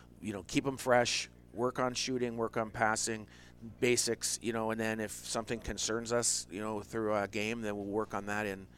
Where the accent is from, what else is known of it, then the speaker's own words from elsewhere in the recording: Thunder Bay, Ontario, Canada; He's actually a friend of mine that I played hockey with growing up in Thunder Bay.